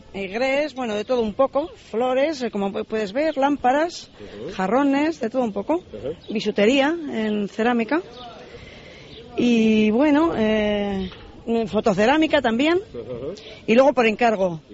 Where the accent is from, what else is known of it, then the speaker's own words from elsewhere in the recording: Basque Country, Spain; De La Gran, de la montaña alavesa.